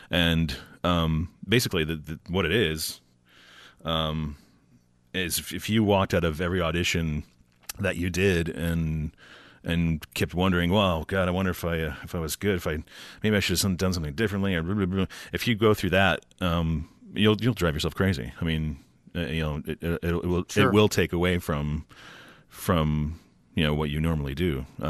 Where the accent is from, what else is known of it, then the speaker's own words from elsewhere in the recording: Syracuse, New York, United States; I was raised in Syracuse, and just one of four children, me and my brothers, driving around in the car with the parents